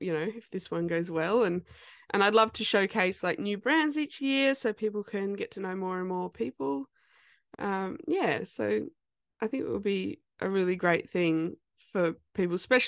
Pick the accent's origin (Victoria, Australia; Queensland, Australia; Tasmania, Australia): Tasmania, Australia; Like, I grew up in Tassie, and I was costuming like student productions when I was there.